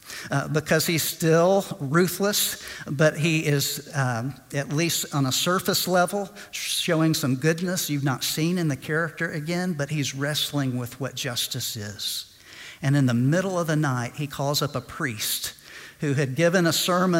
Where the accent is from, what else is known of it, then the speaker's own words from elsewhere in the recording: Chattanooga, Tennessee, United States; I'm from Chattanooga, so it's like he was on Lookout Mountain, if you've ever been there.